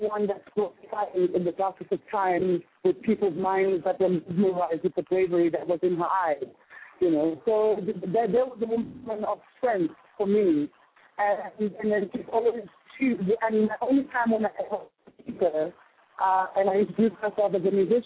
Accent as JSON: {"language": "English", "country": "South Africa", "said": "And as a South African, honestly, we are a bit confined, and you know, because we were kind of stuck here for a long time"}